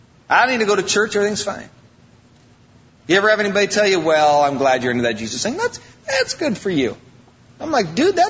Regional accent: Iowa, United States; Now, I'm from Iowa.

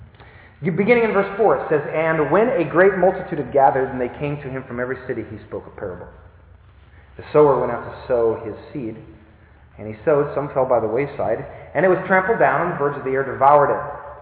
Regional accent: Wisconsin, United States; also born or lived in Iowa; Now, I don't know what it is like down here, but I'm from Wisconsin. We understand that concept up there. Farmer, a field, and some seed. And beyond that, I was from Iowa.

